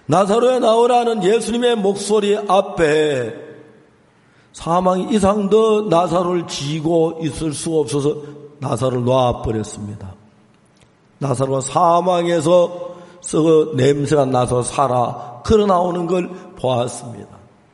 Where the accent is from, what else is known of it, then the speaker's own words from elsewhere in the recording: Hapcheon, South Gyeongsang, South Korea; 고향이 내려왔는데 고향이 경남 합천군 봉산면 반포리 가는 산골짝에 왔어요.